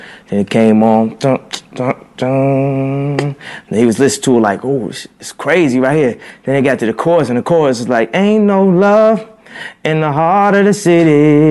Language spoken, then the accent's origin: English; Chicago, Illinois, United States; I'm from Chicago. I got $10 in my pocket right now.